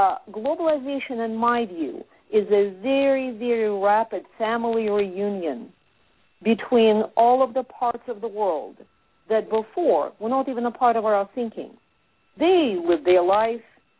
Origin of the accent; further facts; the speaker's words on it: Russia; English is a second language; moved away as an adult; also born or lived in Ukraine; I was growing up in Russia with three languages simultaneously. Father speaks Ossetian, mother Ukrainian, growing up in Russia. Then went to school in Russia and Ukraine, and got my first education at St. Petersburg University.